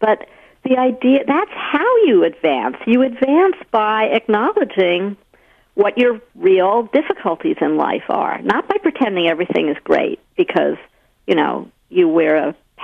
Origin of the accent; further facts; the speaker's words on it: New York, United States; I grew up in New York